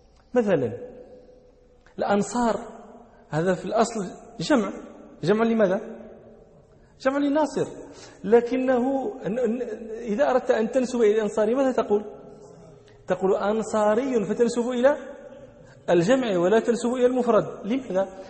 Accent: Morocco

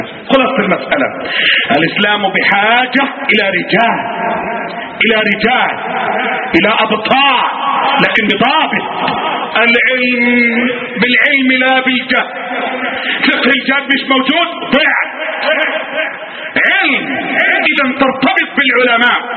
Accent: Egypt; اللهم احفظ بلدنا مصر.

